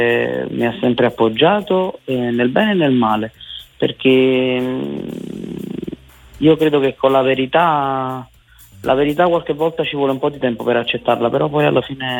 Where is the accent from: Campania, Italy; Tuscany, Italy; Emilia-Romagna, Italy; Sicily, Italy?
Campania, Italy; Naples; io sono napoletano e fiero di essere napoletano